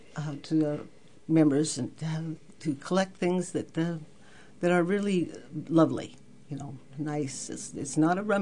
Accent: Sitka, Alaska, United States; growing up in Sitka, it's been an annual event. I can't remember when there wasn't one.

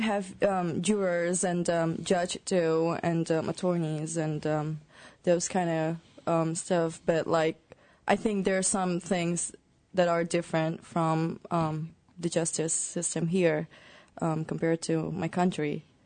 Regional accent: Indonesia; I'm from Indonesia.

